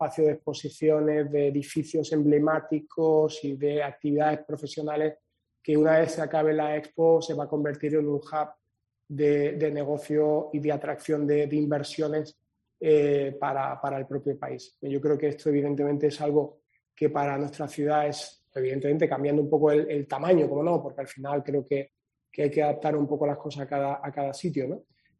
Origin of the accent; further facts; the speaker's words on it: Málaga, Andalusia, Spain; como malagueño y como ciudadano de esta ciudad